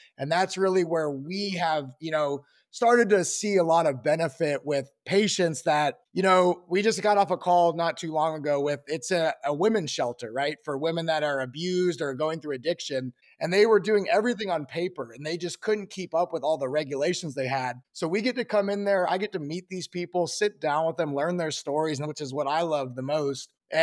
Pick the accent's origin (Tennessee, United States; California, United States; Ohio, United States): Tennessee, United States; growing up in the U.S., especially down south, I'm from Tennessee originally, you know, football is like lifeblood down here.